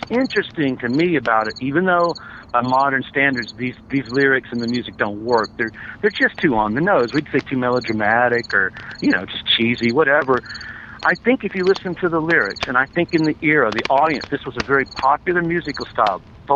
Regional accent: Mississippi, United States; growing up in Mississippi, on the border states up there in that area, and in a very similar kind of dense, piney woods region, this movie to me seemed like it had been made in my hometown

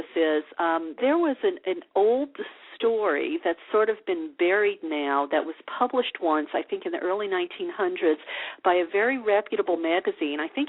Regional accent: the South, United States; I mean, I grew up in the Bible Belt, a Catholic, and, you know.

